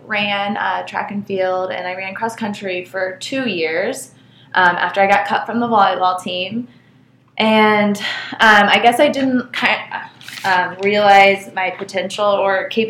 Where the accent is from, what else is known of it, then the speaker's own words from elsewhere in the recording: Indianapolis, Indiana, United States; So I am from Indianapolis. I went to Catholic grade school, St. Pius. I went to Cathedral High School. And I went to Purdue.